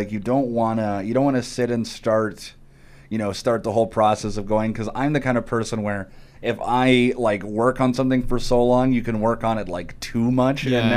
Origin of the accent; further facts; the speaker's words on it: Ontario, Canada; when I grew up in Ontario, you never really had to drive too far if there was like a music festival going on